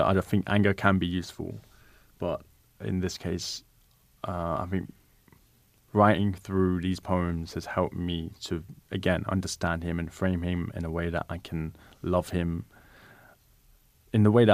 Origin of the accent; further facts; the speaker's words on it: London, United Kingdom; So I'm from London. I'm born in London